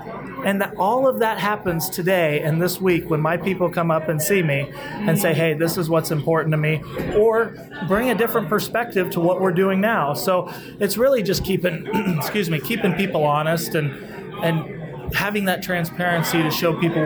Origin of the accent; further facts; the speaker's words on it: Donnellson, Iowa, United States; I'm from Donelson, Iowa.